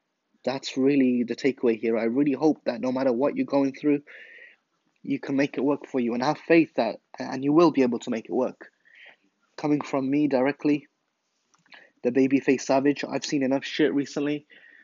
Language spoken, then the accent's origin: English; England, United Kingdom; And I don't know whether that's something that's growing up in England, but I love rainy weather.